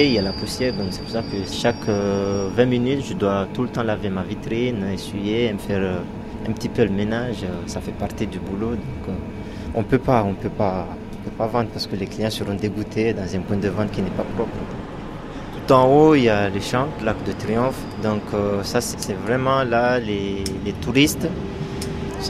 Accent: Comoros; Depuis le jeune âge, j'aimais lire. Quand j'étais chez moi, au Comore

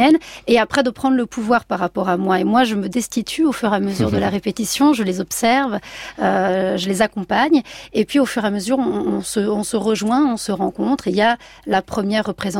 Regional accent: south of France, France; also born or lived in -; moi je viens donc du sud de la France. Enfin, j'ai grandi à partir de mes 11 ans là-bas

